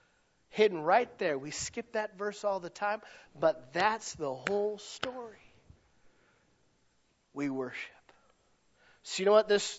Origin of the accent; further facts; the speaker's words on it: Dearborn, Michigan, United States; born there; but I was born in Dearborn. Not a barn.